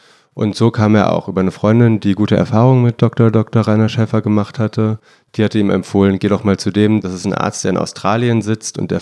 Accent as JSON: {"language": "German", "town": "Bonn", "region": "North Rhine-Westphalia", "country": "Germany", "said": "Ich komme aus Bonn"}